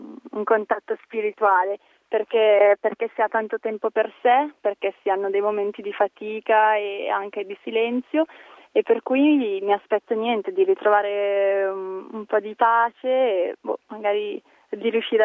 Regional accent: Milan, Lombardy, Italy; Ho 26 anni, sono di Milano

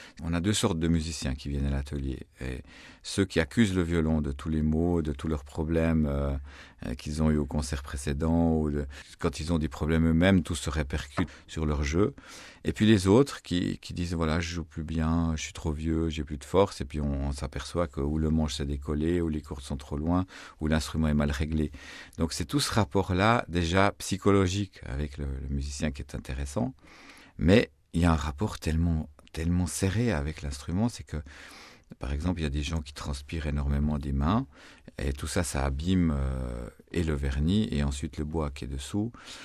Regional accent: La Chaux-de-Fonds, Neuchâtel, Switzerland; born there; à La Chaux-de-Fonds, ma ville natale en Suisse.

